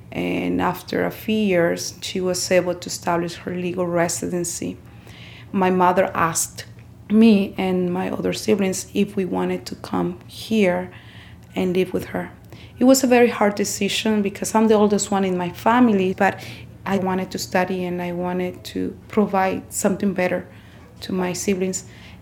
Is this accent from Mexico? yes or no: yes; Mexico; now in Salinas, United States; in Salinas, it's way colder than my hometown in Mexico.